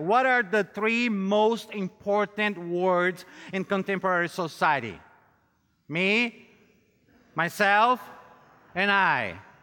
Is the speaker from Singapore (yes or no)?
no; Brazil; English is a second language; now in United States; And like I said, I'm from Brazil and I have a slight accent.